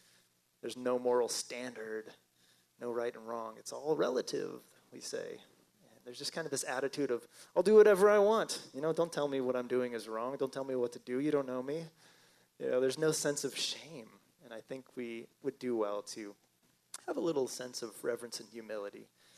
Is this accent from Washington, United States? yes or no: yes; Spokane, Washington, United States; I grew up over in Spokane, Washington, not too far away.